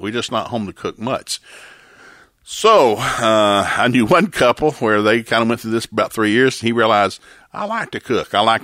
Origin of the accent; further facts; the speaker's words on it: the South, United States; And I grew up in the South.